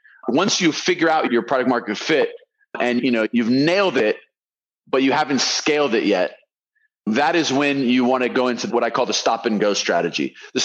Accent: California, United States; so I'm from California.

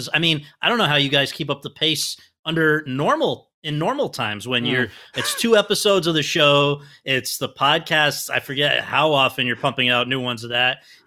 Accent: Jamaica; I'm Jamaican.

